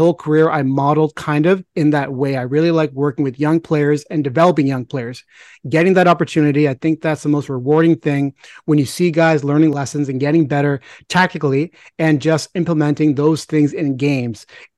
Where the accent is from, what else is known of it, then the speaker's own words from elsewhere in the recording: India; I'm Indian, and family and like the core of your people, it's obviously very important.